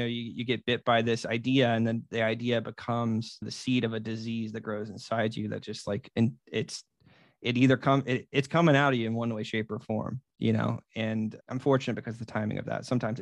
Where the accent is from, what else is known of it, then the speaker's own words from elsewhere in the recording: Marietta, Florida, United States; So we went down to Marietta, Florida, which is my hometown, and tried to survive the summer